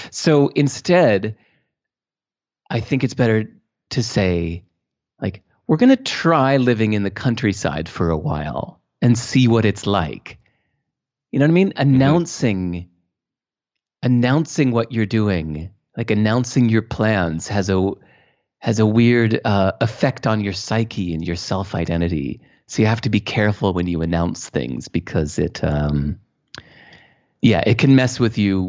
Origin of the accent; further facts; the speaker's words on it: Hinsdale, Illinois, United States; also born or lived in Santa Monica, California; I grew up in Hinsdale, Illinois, and even more, I was more entrenched in America when I was living on the beach in Santa Monica, California.